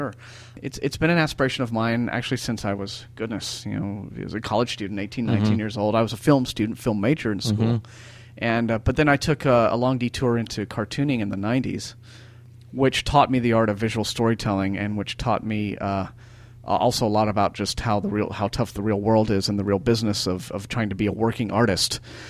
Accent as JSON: {"language": "English", "town": "Austin", "region": "Texas", "country": "United States", "tie": "born or raised there", "said": "on a lot of projects that shoot in the Austin area, my hometown"}